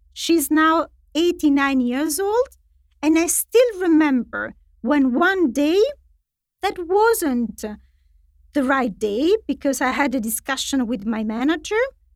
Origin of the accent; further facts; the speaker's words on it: Italy; Italy, which is my home country.